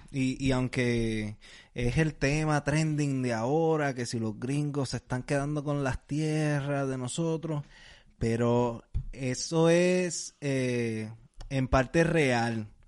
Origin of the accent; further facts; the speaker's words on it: Puerto Rico; Yo era de los que decía eso, porque vengo de Puerto Rico